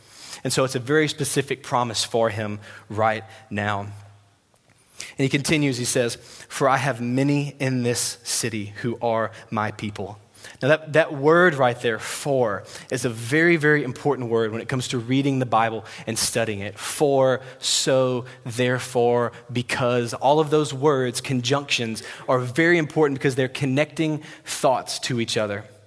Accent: Louisiana, United States; I'm not a farmer, but I am from Louisiana, so I grew up around farmers.

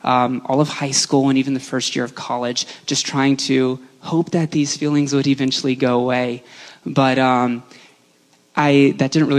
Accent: the South, United States; It was really hard because I grew up in the church and I grew up in the South.

